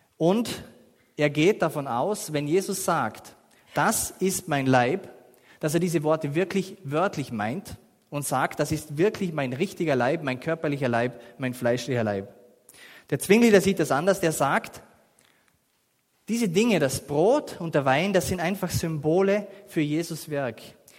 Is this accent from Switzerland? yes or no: no; Vorarlberg, Austria; für uns als Vorarlberger ist dieser Schweizer Einfluss einfach noch einmal prägender gewesen. Und aus dieser Bewegung sind dann auch die Täufer entstanden und wir sind Nachfolger der Täufer